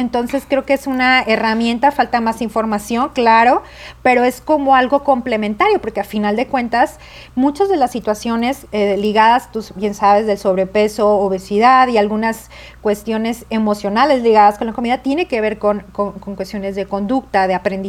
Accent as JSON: {"language": "Spanish", "country": "Mexico", "said": "el comer es para nosotros como mexicanos es todo un ritual, es todo algo cultural."}